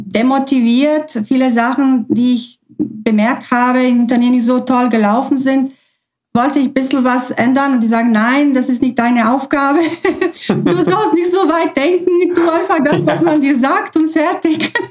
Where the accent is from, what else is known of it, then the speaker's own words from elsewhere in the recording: Croatia; German is a second language; now in Germany; ursprünglich komme ich auch aus Ex-Jugoslawien, also beziehungsweise aus Kroatien.